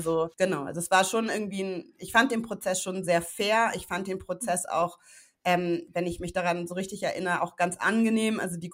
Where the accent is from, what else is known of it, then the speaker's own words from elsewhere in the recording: Hamburg, Germany; ich komme aus Hamburg-Mümmelmannsberg, aus dem Hamburger Osten, einem sogenannten sozialen Brennpunkt.